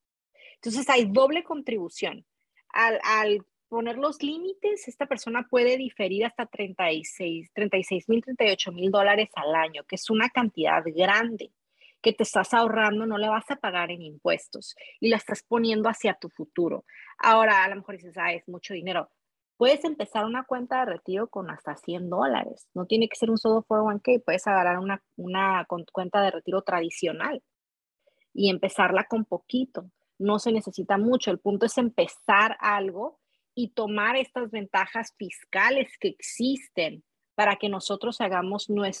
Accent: Mexico; yo que vengo de México, no hay tanto allá.

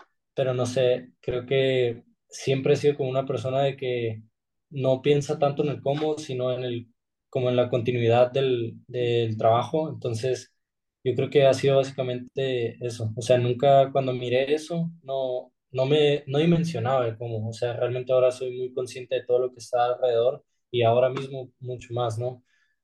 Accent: Mexico

